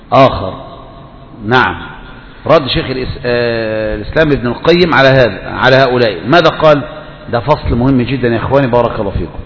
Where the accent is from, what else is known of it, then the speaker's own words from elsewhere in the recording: Egypt; احنا بقى من مصر